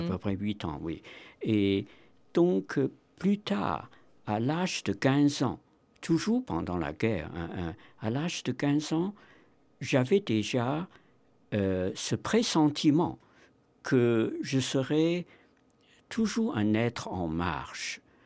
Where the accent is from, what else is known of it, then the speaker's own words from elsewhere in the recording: China; moved away as an adult; Parce que j'ai quitté la Chine dans des conditions un peu imprévues. À ce moment-là, j'étais un jeune homme de 19 ans et demi.